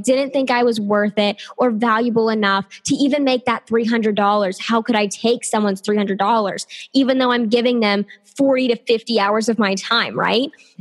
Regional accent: the South, United States; So, you know, I am from the South here in the States

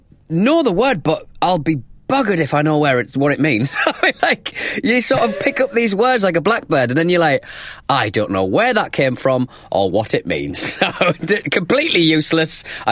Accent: United Kingdom; being British.

